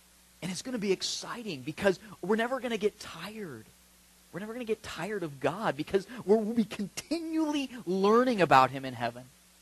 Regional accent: Cottonwood, California, United States; also born or lived in Red Bluff; now in Chico, United States; And I mean, I grew up in Cottonwood and Red Bluff, and you know, and the thing is does anybody know where Cottonwood is?

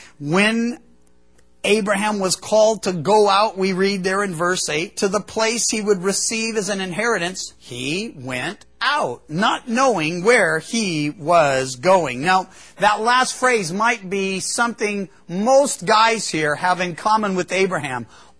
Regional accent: California, United States; now in Chico, United States; And because I was from Southern Cal, well, I was used to when you leave one city, you automatically find yourself in another. Here you leave Chico

